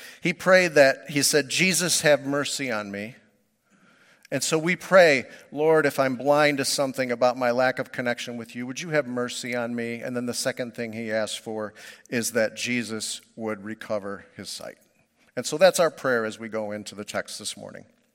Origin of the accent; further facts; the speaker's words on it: Toledo, Ohio, United States; My house growing up in Cross Gates in South Toledo, we had single car garage, we had a bay window